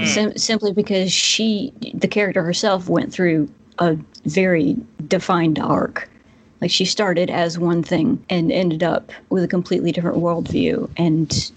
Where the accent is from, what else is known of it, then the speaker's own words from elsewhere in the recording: the South, United States; accent: Southern; In, like, a slightly exaggerated, my natural Southern accent